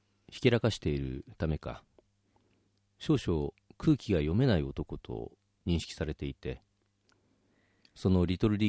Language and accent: Japanese; Niigata, Japan; 出身はそうです。